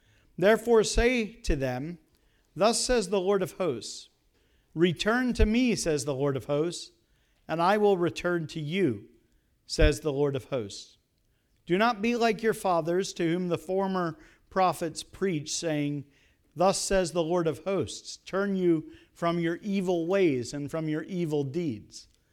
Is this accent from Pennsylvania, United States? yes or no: yes; Pennsylvania, United States; As you've heard, I'm from Pennsylvania. Where I'm actually from in Pennsylvania, most Pennsylvanians haven't heard of, so I won't bother you with that. It's kind of near Reading.